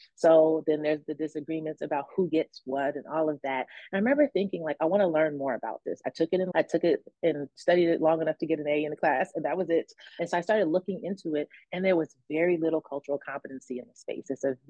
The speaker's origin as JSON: {"language": "English", "town": "Brooklyn", "region": "New York", "country": "United States", "tie": "born or raised there", "said": "I grew up in Brooklyn, in a pretty rough neighborhood full of immigrants"}